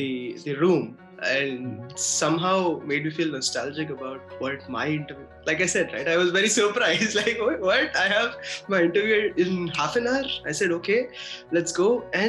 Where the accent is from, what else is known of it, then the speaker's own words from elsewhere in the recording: Guntur, Andhra Pradesh, India; I'm from Guntur district.